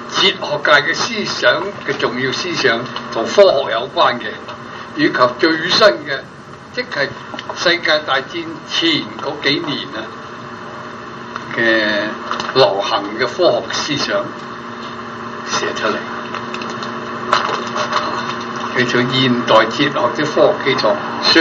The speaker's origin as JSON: {"language": "Cantonese", "region": "Guangdong", "country": "China", "said": "我哋我都係廣東人啦，就係廣東人話翻廣東人"}